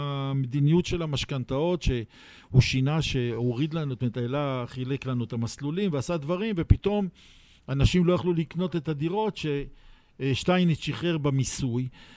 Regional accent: Jerusalem, Jerusalem District, Israel; אז אחרי שאמרת כמעט הכל, אני ירושלמי. אז עוד מעט תשמעו את המעתיים שלי

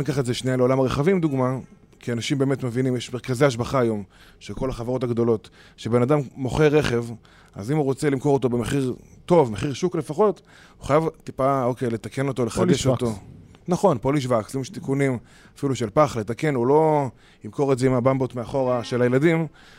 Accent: Jerusalem, Jerusalem District, Israel; אני ירושלמי, מעל אדומים. דווקא באתי באמת מהמרחב העירוני.

